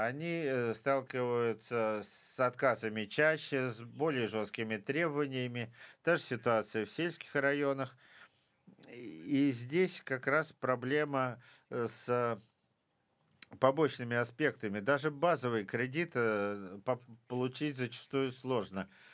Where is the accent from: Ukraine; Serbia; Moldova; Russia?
Moldova; Уважаемые господа, я из Молдовы.